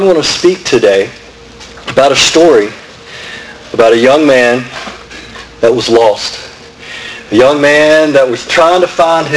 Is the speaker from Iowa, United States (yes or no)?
no; Natchez, Mississippi, United States; So I grew up in Natchez, Mississippi. As a young man, my father was a doctor, and my mother was a doctor's wife.